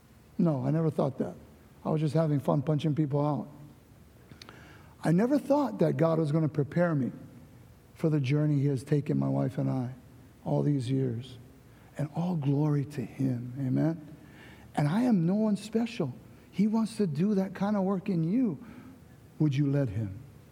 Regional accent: California, United States; when I was a little kid growing up in Cali as a housing kid, street kid

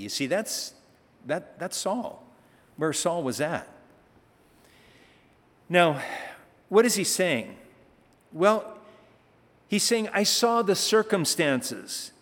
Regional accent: Germany; English is a second language; I'm from Germany, in the Autobahn.

